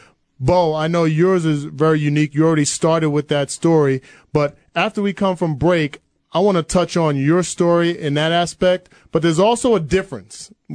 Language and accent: English; New Jersey, United States; where I grew up in Jersey, we didn't have any pro athletes